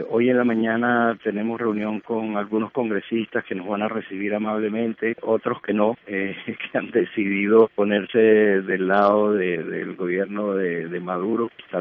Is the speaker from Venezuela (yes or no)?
yes; Venezuela; nosotros los venezolanos reales, que somos venezolanos de nacimiento